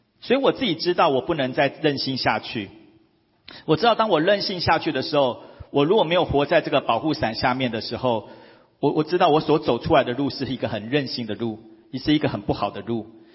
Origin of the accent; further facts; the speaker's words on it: Taipei, Taiwan; now in Kaohsiung, Taiwan; 因为我是台北人，我到高雄，所以我也经历到真的就是提着一个皮箱，好，到他乡的一个感受